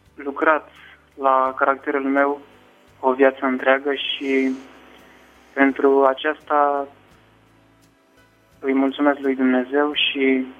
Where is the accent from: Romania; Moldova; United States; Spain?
Romania; Giurgiu, Giurgiu County; în cadrul bisericii din Giurgiu, de unde sunt eu